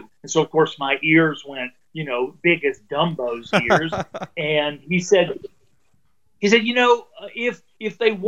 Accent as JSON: {"language": "English", "region": "Alabama", "country": "United States", "tie": "born or raised there", "also_born_or_lived": "West Texas", "said": "I actually called the book Finding Your Light Bulb because I grew up in Alabama. I was born in West Texas. My mom was from Texas. My dad was from Alabama."}